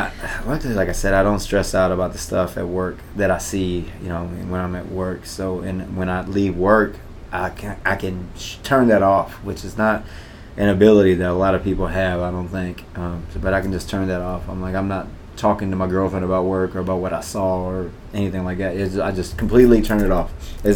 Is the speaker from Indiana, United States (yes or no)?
yes; Jeffersonville, Indiana, United States; also born or lived in Puerto Rico; And being that I grew up here, was born in Puerto Rico, and I grew up in Jeffersonville, Indiana.